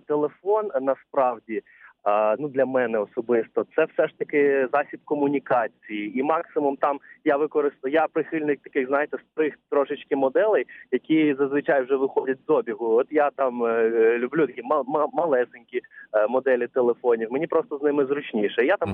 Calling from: Odesa, Odesa Oblast, Ukraine; я телефоную з Одеси.

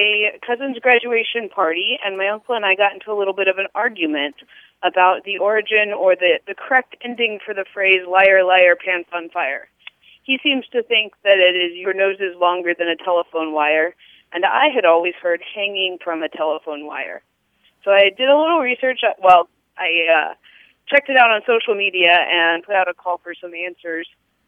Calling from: Indianapolis, Indiana, United States; I'm calling from Indianapolis.

